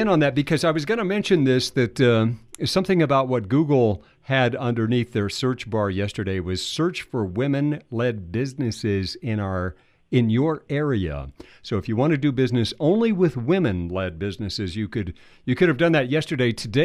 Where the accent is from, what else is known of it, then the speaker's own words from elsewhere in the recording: California, United States; I grew up in California.